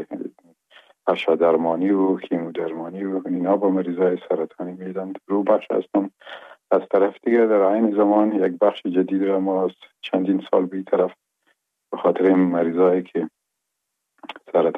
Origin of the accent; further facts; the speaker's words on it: Afghanistan; first language Pashto; Persian is a second language; زبان مادری ما پشتو بود و در او جایی که ما کلان شدیم به اصطلاح ما دو زبانه کلان شدیم، چون منطقه‌ای که هست هم هموطنای دری زبان ما بود و هم پشتو زبان